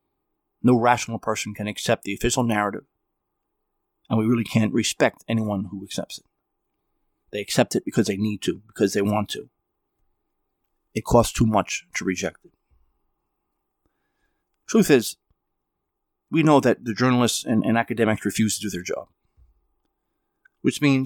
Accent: New Jersey, United States; I'm from New Jersey. We were over in Manhattan many, many, many times when I was growing up.

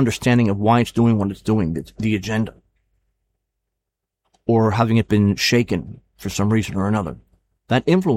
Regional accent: New Jersey, United States; You know, I grew up with the guy on TV every night. You know, I'm from New Jersey.

